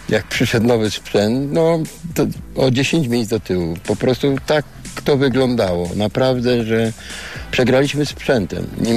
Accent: Jelenia Góra, Lower Silesian Voivodeship, Poland; also born or lived in Szczecin; urodziłem się w Szczecinie, bo mama z tatą się spotkali w Szczecinie. No i po prostu było tak, że rok czasu mieszkaliśmy w Szczecinie i przyjechaliśmy na odzyskane ziemie do Jeleniej Góry.

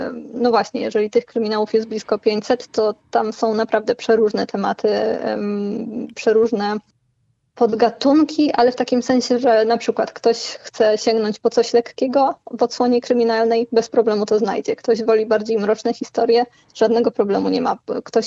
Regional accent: Wrocław, Lower Silesian Voivodeship, Poland; wrocławianka.

